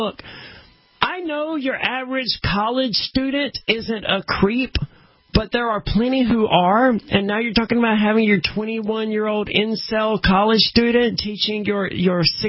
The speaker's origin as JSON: {"language": "English", "region": "Mississippi", "country": "United States", "said": "you're from Texas and I'm from Mississippi, and in both of those, sports ball is all people care about."}